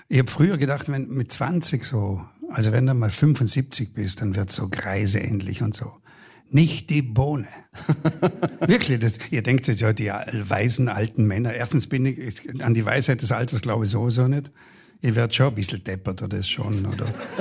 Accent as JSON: {"language": "German", "region": "Vorarlberg", "country": "Austria", "said": "aber ich gehe auf den Berg auf halt als Vorarlberger."}